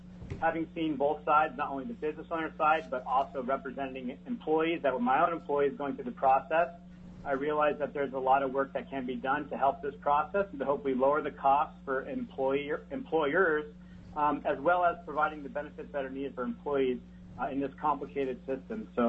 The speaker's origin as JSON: {"language": "English", "town": "Anchorage", "region": "Alaska", "country": "United States", "tie": "born or raised there", "also_born_or_lived": "Bellingham", "said": "I grew up here in Anchorage, Alaska, a lifelong Alaskan."}